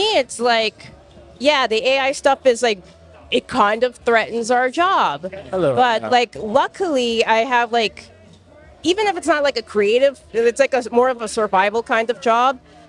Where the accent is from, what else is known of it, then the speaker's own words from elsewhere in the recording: New York, United States; So for me, like I said, originally I'm from New York. I started to take classes in New York.